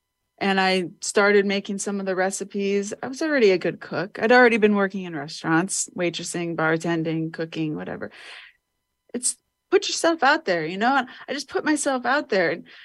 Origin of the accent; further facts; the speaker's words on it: Ohio, United States; Well, I'm from Ohio, like we were talking about before the story, before the podcast. I'm from Ohio, and there's a big art community in Ohio.